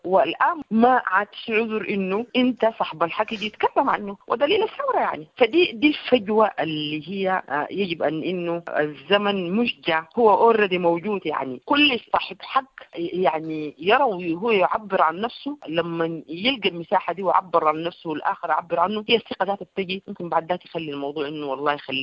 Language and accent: Arabic; El Geneina, West Darfur, Sudan; moved away as an adult; أنا امرأة من الريف من دارفور من أقصى الغرب من منطقة الجنينة أردمت اتولدت هناك تربيت جيت الخرطوم بس في الثمانينات عشان الجامعة